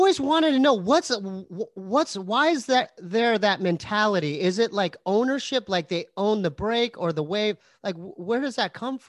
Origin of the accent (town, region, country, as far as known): Poway, California, United States